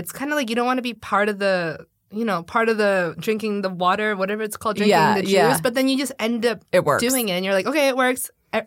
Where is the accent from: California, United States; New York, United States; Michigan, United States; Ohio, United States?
New York, United States; Being a New Yorker, you never know when you're going to move.